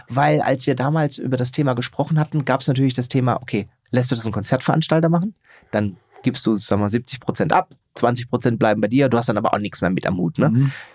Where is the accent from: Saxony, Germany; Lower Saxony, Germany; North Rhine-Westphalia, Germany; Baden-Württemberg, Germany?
Baden-Württemberg, Germany; Heilbronn; War ich in meiner Heimatstadt in Heilbronn